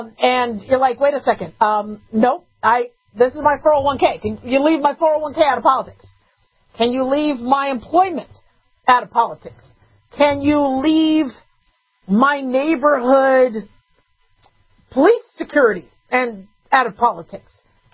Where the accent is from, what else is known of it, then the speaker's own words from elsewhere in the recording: United States; maybe we as the American people need to control